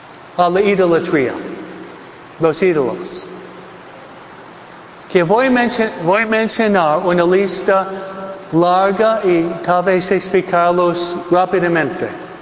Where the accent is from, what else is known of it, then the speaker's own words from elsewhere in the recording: New York, United States; Spanish is a second language; de donde yo fui criado en New York. New York, Nueva York.